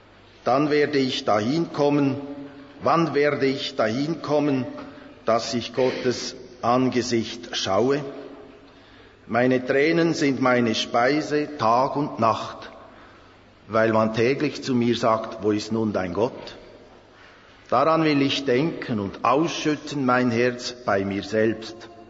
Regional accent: Switzerland; Bei uns in der Schweiz sagt man

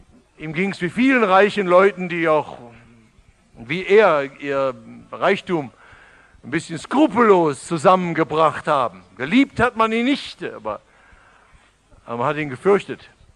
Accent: Baden-Württemberg, Germany; Wir sind Badener.

